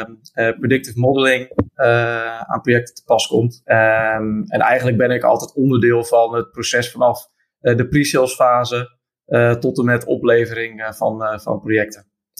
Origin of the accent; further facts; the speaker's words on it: Utrecht, Netherlands; Ik kom uit Utrecht.